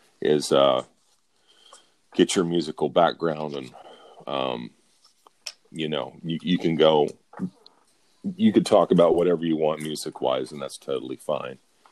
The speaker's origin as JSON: {"language": "English", "town": "Anderson", "region": "Indiana", "country": "United States", "tie": "born or raised there", "said": "But growing up in Anderson, Indiana, I listened to the radio."}